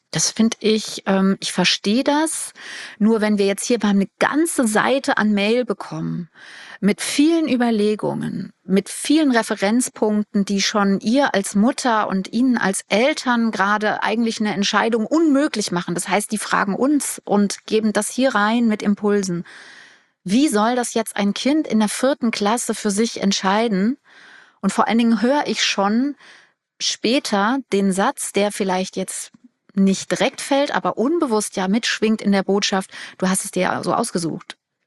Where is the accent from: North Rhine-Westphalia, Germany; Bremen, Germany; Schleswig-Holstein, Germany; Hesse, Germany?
Hesse, Germany; ich komme auch aus Hessen ursprünglich.